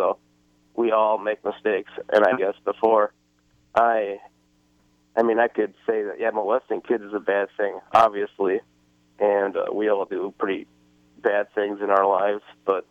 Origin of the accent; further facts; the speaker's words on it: Bismarck, North Dakota, United States; from Bismarck, North Dakota.